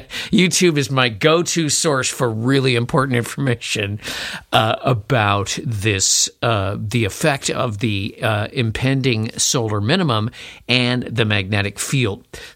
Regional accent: Chicago, Illinois, United States; also born or lived in Baltimore / Washington / Richmond; now in Minnesota, United States; as a typical Minnesotan or upper Midwesterner, I was raised in Chicago and have lived in Minnesota a lot longer than I lived in Chicago.

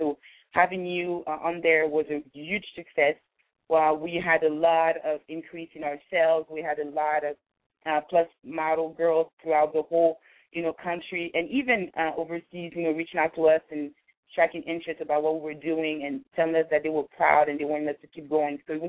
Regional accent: Paris, Île-de-France, France; I'm from Paris, and I know that in France

